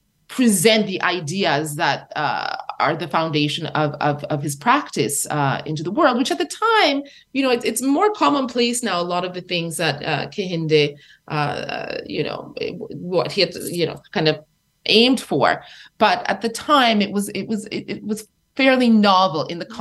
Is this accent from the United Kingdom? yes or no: no; Jamaica; Well, you know, I grew up in Jamaica, the island of Jamaica